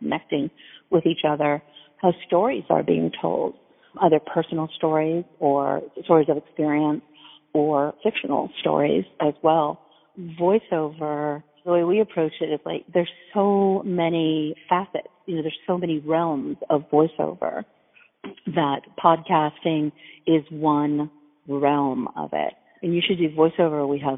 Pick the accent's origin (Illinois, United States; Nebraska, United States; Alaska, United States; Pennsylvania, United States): Illinois, United States; Chicago; now in Los Angeles, United States; I've been a voiceover artist in LA for going on 30 years. I'm originally from Chicago.